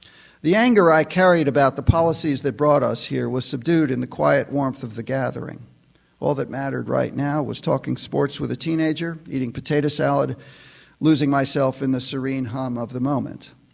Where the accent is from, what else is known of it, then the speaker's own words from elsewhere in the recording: New York, United States; we're from New York State originally, and so it's familiar territory to us. Even though it's a very big state, even though we didn't grow up in the very upstate area